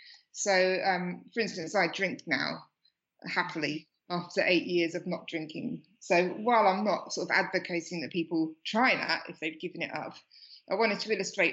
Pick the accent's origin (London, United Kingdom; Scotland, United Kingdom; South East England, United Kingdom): South East England, United Kingdom; Slough; now in Australia; I grew up in Slough in the UK and now I live in Australia.